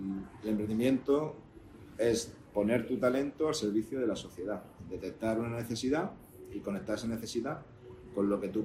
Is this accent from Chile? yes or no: no; Linares, Andalusia, Spain; born there; yo nací en Linares, en Jaén, y no es un sitio en el que ni estuviera la tecnología, ni estuviera el movimiento de startups